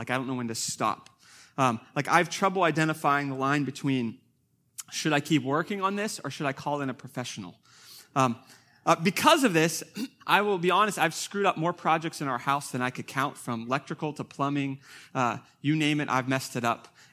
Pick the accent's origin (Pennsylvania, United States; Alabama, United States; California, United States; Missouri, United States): Pennsylvania, United States; Pittsburgh; we're from Pittsburgh. And I grew up in that area, and it's a wonderful place. It's the home of the Steelers, of course, which we're very proud of.